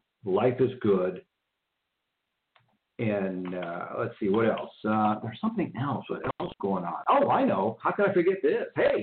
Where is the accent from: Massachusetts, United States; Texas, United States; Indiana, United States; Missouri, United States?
Texas, United States; Houston; I grew up in Houston, so I'm a little familiar with Grapevine, more familiar with Dallas or Fort Worth.